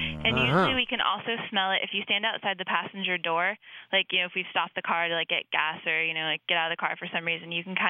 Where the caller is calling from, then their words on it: Alexandria, Virginia, United States; I'm calling from Alexandria, Virginia.